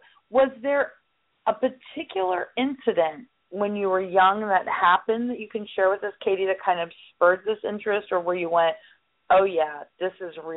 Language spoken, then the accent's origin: English; Pennsylvania, United States; now in Florida, United States; and I grew up near Gettysburg, imagine.